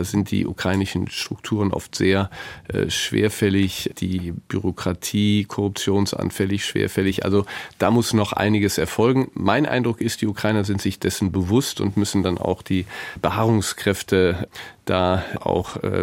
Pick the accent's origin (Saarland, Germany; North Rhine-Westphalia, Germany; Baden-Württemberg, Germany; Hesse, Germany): North Rhine-Westphalia, Germany; Neuss; jedenfalls aus meiner Heimatstadt Neuss